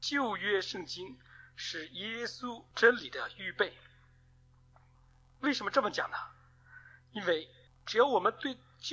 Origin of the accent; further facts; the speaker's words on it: China; 这个家谱方面呢，以色列人和我们中国人很相像很有共同的点，就是喜欢来记家谱